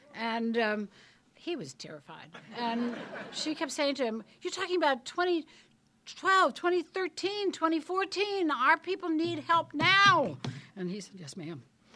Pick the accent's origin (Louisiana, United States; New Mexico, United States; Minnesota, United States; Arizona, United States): Louisiana, United States; And the other could be from my home state of Louisiana with a name like Michaud